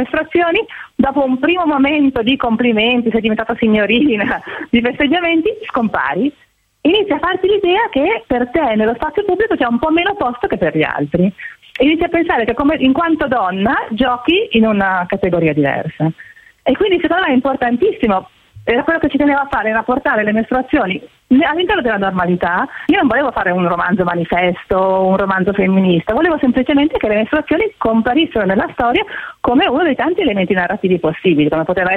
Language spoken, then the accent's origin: Italian; Milan, Lombardy, Italy; born there; moved away as an adult; Me che sono nata a Milano ne ho bisogno